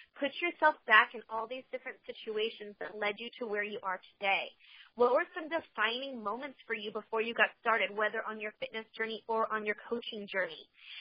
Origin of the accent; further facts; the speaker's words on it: California, United States; and I'm originally from California. We're currently living in Tennessee, but at this time, we were in Alabama.